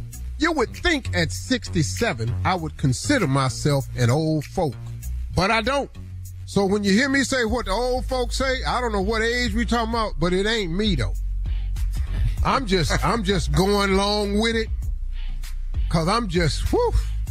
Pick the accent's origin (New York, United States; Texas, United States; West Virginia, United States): West Virginia, United States; I'm from West Virginia. Hell, most people I know down from West Virginia country.